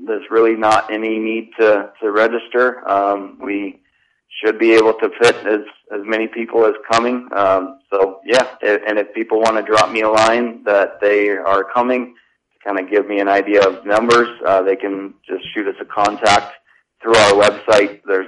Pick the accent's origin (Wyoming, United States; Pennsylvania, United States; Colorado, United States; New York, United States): Colorado, United States; So I grew up in Colorado, and I grew up in a pretty typical American quote-unquote Christian home.